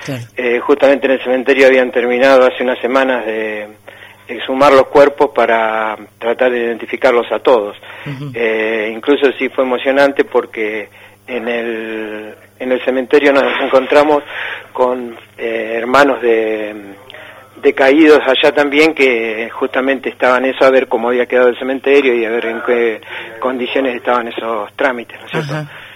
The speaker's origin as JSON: {"language": "Spanish", "town": "Rivas", "region": "Buenos Aires Province", "country": "Argentina", "tie": "born or raised there", "also_born_or_lived": "Rawson", "said": "porque en ese momento estaba viviendo en Rivas. Ajá. Yo en realidad soy nacido en Rawson, pero de chiquito estuve en Rivas"}